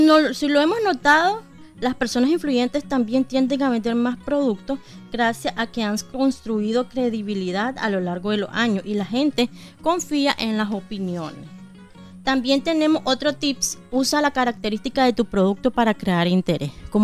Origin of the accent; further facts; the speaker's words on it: Nicaragua; Que nosotros no puede faltar como nicaragüenses, ¿verdad?